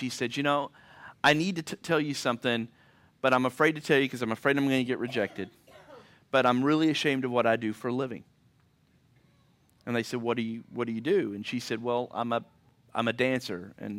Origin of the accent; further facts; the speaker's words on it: Kentucky, United States; I'm from Kentucky, too many vowels for me.